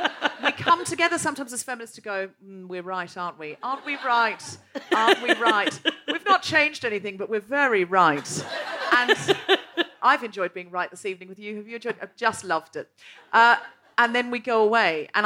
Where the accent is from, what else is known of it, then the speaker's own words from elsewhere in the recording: Queensland, Australia; Excuse me, I'm from the Gold Coast. I watch The Crown.